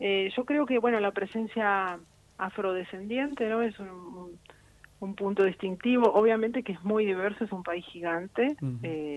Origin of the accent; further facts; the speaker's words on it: Brazil; first language Portuguese; Spanish is a second language; moved away; toda la vida hice música brasileña porque es mi lengua madre, es la lengua con la cual aprendí a escribir, digamos, yo estudié toda la vida en portugués, nunca estudié en castellano.